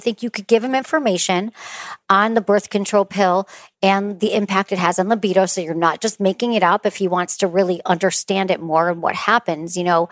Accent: Michigan, United States; it's so funny that you're calling in right now because I'm from Michigan.

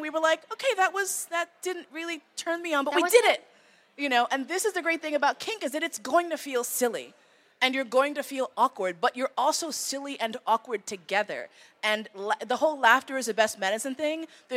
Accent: New York, United States; I grew up in New York, and I assumed that BDSM and leather was all gay white men.

